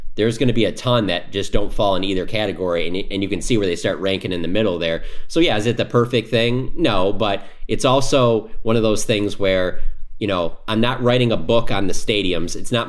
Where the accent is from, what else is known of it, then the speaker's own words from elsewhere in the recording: Detroit, Michigan, United States; If, for example, I'm from Detroit, I've been to Ford Field many times.